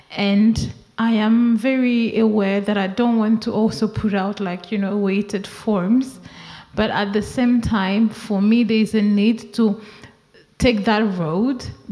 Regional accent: Cotonou, Littoral, Benin; where I grew up in Cotonou

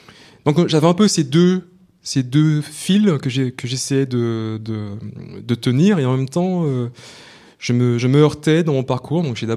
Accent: Rivière-Pilote, Martinique; also born or lived in Schœlcher; Donc je suis martiniquais, je suis né en Martinique, j'ai grandi là-bas dans deux villes, Rivière-Pilote dans le sud et après Schœlcher un peu plus au nord, enfin plus au centre.

